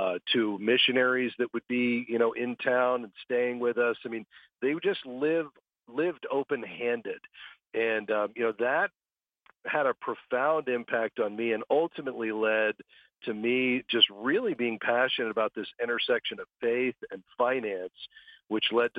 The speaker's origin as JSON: {"language": "English", "region": "Florida", "country": "United States", "tie": "born or raised there", "said": "I grew up in South Florida, so just south of where most of your listeners are hearing our broadcast today."}